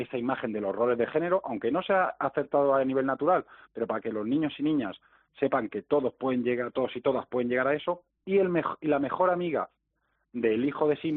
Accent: Albacete, Castilla-La Mancha, Spain; yo soy de Albacete. Yo cuando vine aquí a trabajar al zoo

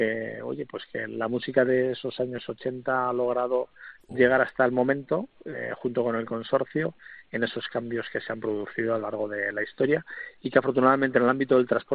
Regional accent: Arganda del Rey, Community of Madrid, Spain; Cuando yo soy de Arganda del Rey, para venir a estudiar a Madrid cogí en aquel entonces lo que nosotros llamamos el morcillo

